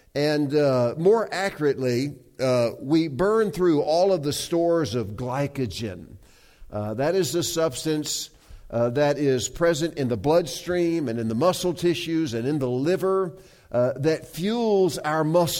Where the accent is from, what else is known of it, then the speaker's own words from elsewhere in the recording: the South, United States; accent: Southern; you can tell from my accent that I'm from the South. And so I assumed that that meant going back to the Bible Belt.